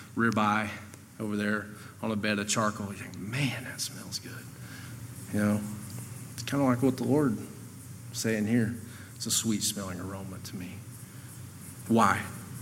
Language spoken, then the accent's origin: English; Gatlinburg, Tennessee, United States; Or at least I'm from Gatlinburg. We're mountain people. They got names for all kinds of stuff.